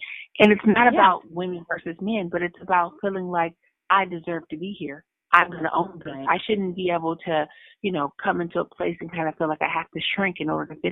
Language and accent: English; California, United States; I'm from the Bay Area, and I've been blessed to have a lot of support and a lot of people that come off to support me at home.